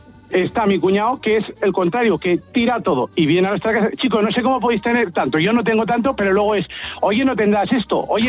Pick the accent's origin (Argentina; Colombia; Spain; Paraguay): Spain; Zaragoza, Aragon; Soy de aquí de Zaragoza.